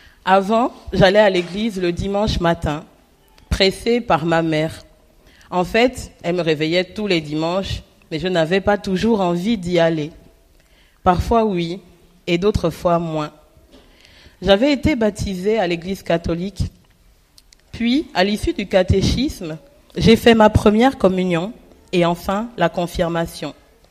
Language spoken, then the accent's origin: French; Gabon; now in Toulouse, France; je viens du Gabon, j'ai 5 frères dont je suis la cadette